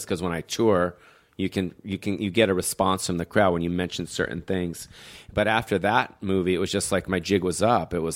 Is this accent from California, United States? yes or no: yes; Beverly Hills, California, United States; growing up in Beverly Hills, I went to Beverly Hills High School.